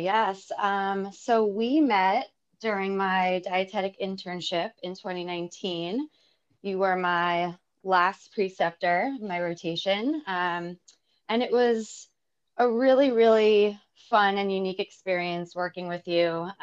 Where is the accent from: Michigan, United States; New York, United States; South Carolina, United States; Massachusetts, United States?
New York, United States; Brooklyn; So I grew up in Brooklyn. And, you know, I think growing up in the city really exposed me at a very young age to different cuisines.